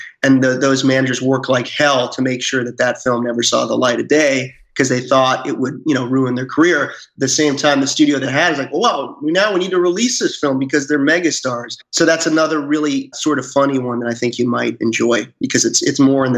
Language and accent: English; Salem, Massachusetts, United States; I grew up around the Salem area. And I think consciously and subconsciously, the whole obviously historical nature of that area seeped into who I am.